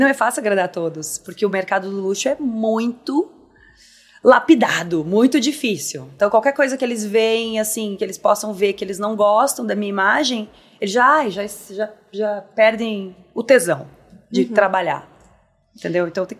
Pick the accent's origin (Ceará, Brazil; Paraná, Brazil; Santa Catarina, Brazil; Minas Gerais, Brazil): Paraná, Brazil; Curitiba; born there; eu nasci, né, em Curitiba, de uma família humilde, né?